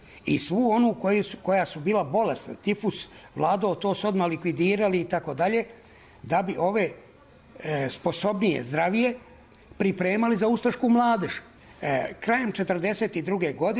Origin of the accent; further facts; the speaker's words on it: Laškovci, Republika Srpska, Bosnia & Herzegovina; rodom iz Laškovaca kod Kozarske Dubice, jasenovački logoraš.